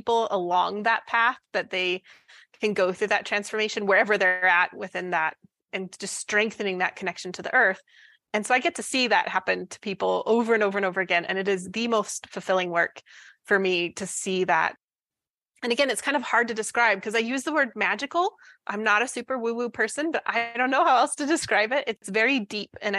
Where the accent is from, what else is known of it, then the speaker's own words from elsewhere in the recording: Utah, United States; I grew up in Utah and my dad loved to go camping.